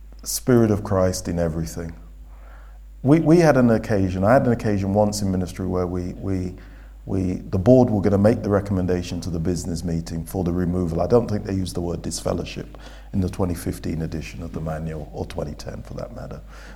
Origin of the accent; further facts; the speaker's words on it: Leicester, East Midlands, United Kingdom; I grew up in Leicester, and, majority folk, my growing up, West Indian, largely from the island of Antigua.